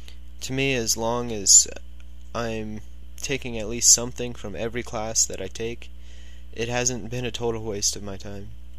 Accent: La Mesa, California, United States; also born or lived in Ramona; I am originally from the San Diego area. I grew up in La Mesa, and then I moved a few miles east and north up to Ramona in about the sixth grade, and that's where I finished up middle school and went to high school, and I'm still living there now

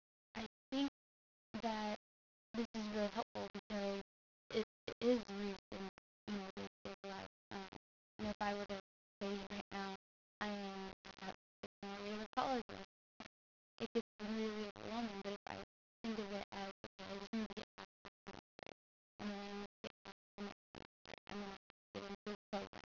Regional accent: Visalia, California, United States; I am 20 years old, and I'm from Visalia, California. Usually people don't know where Visalia is. It's about 30 minutes south of Fresno.

